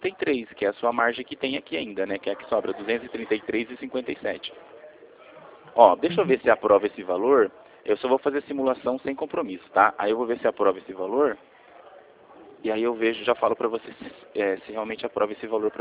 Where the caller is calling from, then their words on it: Rio Claro, São Paulo, Brazil; Eu sou de Rio Claro, tá?